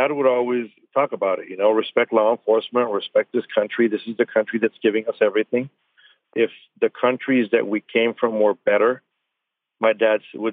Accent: Douglas, Arizona, United States; I grew up in Arizona. I grew up in a small border town south of Arizona called Douglas, Arizona.

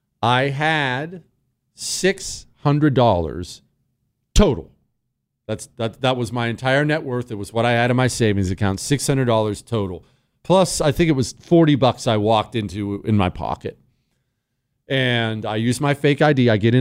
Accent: Connecticut, United States; I'm 19, and I'm from Connecticut.

